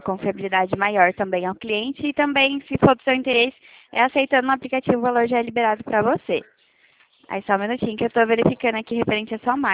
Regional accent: São Paulo, Brazil; sou aqui de São Paulo

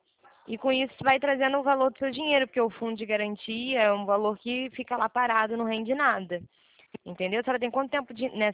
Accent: Rio de Janeiro, Brazil; Eu sou do Rio.

